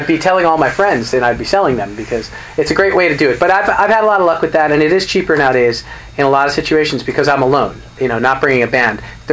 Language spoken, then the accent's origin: English; Rhode Island, United States; I have a sort of a new audience in my hometown in Rhode Island and Westerly area, in that area.